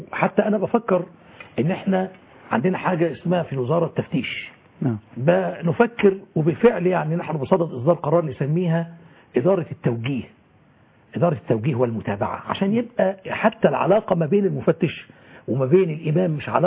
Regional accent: Egypt

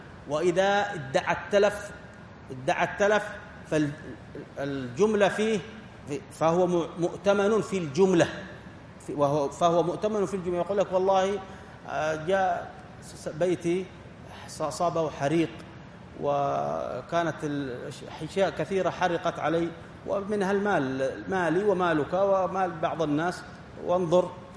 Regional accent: Yemen; إلا عندنا في اليمن

